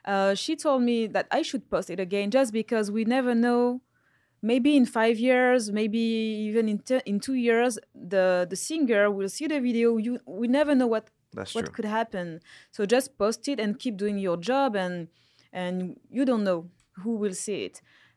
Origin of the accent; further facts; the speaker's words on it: Paris, Île-de-France, France; also born or lived in Réunion; Yes, I grew up in Paris. So I'm from Réunion Island.